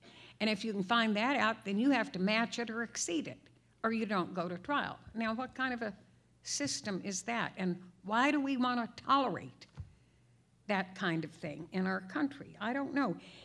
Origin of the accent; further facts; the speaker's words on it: El Paso, Texas, United States; Now, I grew up in the Southwest, was born in El Paso, went to school there.